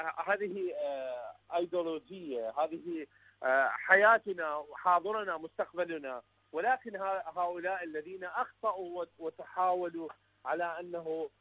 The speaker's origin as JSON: {"language": "Arabic", "country": "Iraq", "said": "من العراق"}